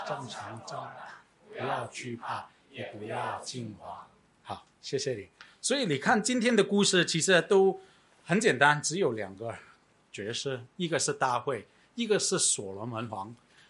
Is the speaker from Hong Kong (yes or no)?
yes; Sha Tin, Hong Kong; 因为我爸爸是美国人，我妈妈是菲律宾人的，但是我是在旁边的医院出生的，所以小学中学都是在沙田，都是读本地学校的。